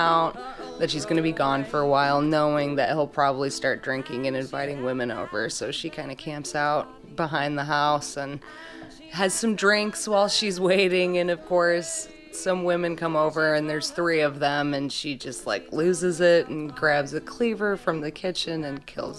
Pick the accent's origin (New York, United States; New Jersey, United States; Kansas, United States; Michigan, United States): Michigan, United States; Kalamazoo; also born or lived in Vicksburg; But yeah, I was born in Kalamazoo. I was actually born in the parking lot of Borges Hospital, and my parents lived right down the street.